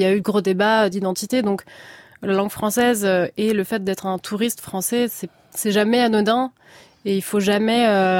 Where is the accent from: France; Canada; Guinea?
France